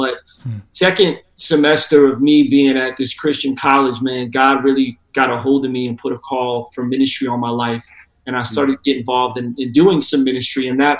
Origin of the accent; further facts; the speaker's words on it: Philadelphia, Pennsylvania, United States; Well, originally I'm from Philly, and so not too far from you guys.